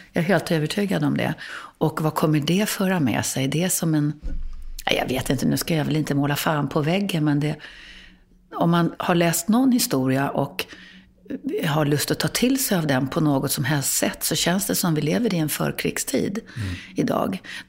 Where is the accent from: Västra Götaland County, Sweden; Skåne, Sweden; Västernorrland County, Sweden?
Västernorrland County, Sweden; born there; jag är ändå född i Ådalen.